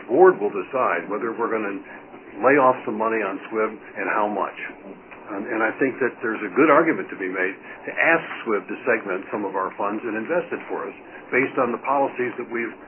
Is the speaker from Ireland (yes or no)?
yes; Ireland; I'm Irish.